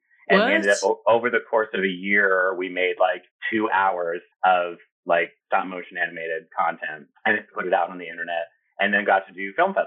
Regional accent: Kent, Washington, United States; Typically, I have worked with a theater company that's outside of Seattle in my hometown of Kent.

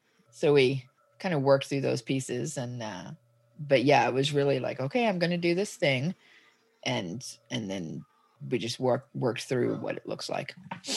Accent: Dallas, Texas, United States; now in Portland, United States; Well, I am originally from Dallas, Texas. I grew up in the Metroplex. I grew up in Dallas and lived in the Metroplex area until 1997. I moved to Portland.

